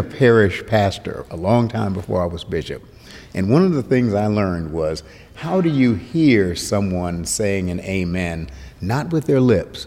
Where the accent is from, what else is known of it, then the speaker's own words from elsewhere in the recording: United States; Well, I'm an American. And so America, as it was settled and as America evolved